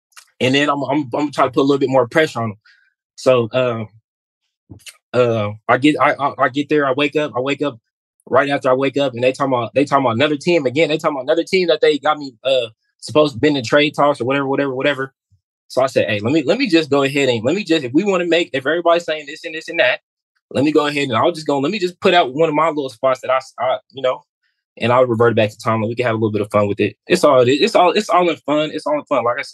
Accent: Reno, Nevada, United States; No, I'm from Reno, Nevada.

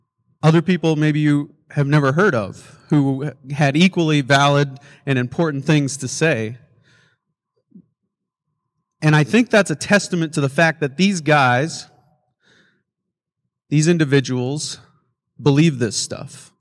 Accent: Belle Fourche, South Dakota, United States; as my hometown of Belfouche, South Dakota, has done over the last 30 years.

